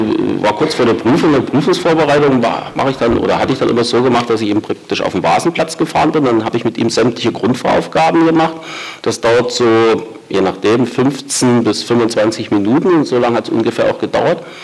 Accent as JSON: {"language": "German", "region": "Berlin", "country": "Germany", "tie": "born or raised there", "said": "Ich bin aus Berlin."}